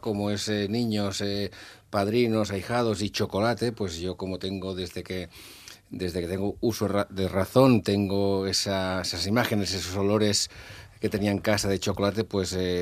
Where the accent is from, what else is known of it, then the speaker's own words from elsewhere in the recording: Calafell, Catalonia, Spain; yo soy de Calafell, mi padre era de Barcelona y se fue a hacer temporada un verano hace muchos y muchos años, y ahí conocí a mi madre, con lo cual yo nací en Calafell.